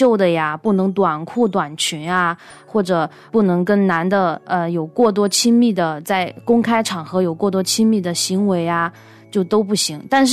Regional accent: Chongqing, China; 我是中国重庆人。

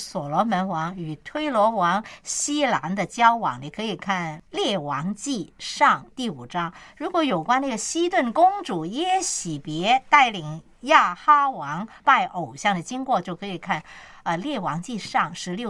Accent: Hong Kong; 我们香港人叫阿 Sir 嘛。

